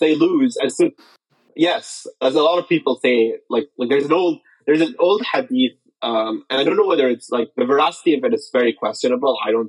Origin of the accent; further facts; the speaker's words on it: Toronto, Ontario, Canada; We Canadians have that, especially because, like, you know, I'm from Toronto.